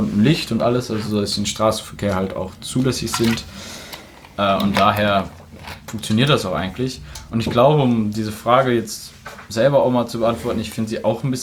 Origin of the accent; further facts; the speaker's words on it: North Rhine-Westphalia, Germany; Zum Glück komme ich aus der Gegend